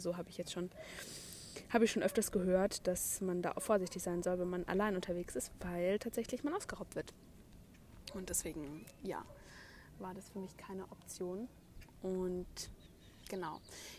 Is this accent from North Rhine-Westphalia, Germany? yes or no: no; Munich, Bavaria, Germany; wir kommen aus München, ich komme aus München